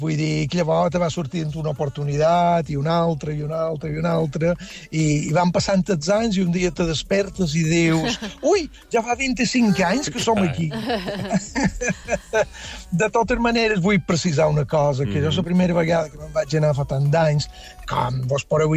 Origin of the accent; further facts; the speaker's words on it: Felanitx, Balearic Islands, Spain; now in New York, United States; de Felanitx, sí, sí.